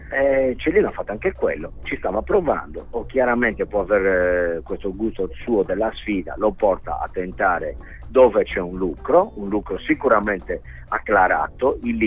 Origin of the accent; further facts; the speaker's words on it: Sardinia, Italy; da sardo che, come al solito, è capacissimo di piagnucolare